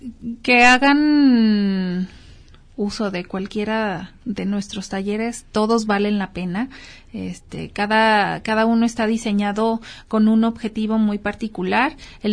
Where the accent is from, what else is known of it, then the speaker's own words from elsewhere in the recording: Mexico; como buen mexicano.